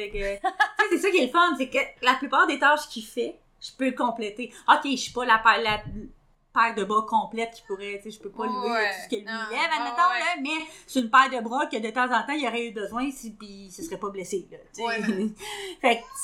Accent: Baie-Comeau, Quebec, Canada; je viens de Bécomo, là. Fait que j'aimerais ça, des fois, retourner dans mon patelin

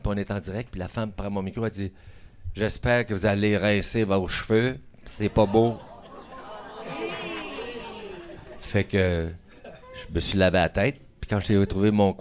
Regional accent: Thetford Mines, Quebec, Canada; j'ai commencé à chanter quand j'ai quitté ma ville natale, Thetford Mines.

